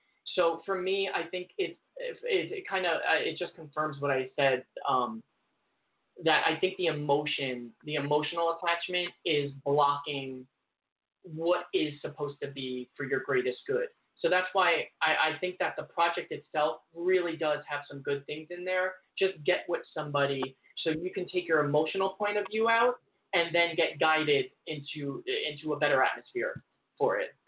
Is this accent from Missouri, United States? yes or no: no; Yonkers, New York, United States; now in Los Angeles, United States; Oh, just I'm from Yonkers, so I just know the 914. I just moved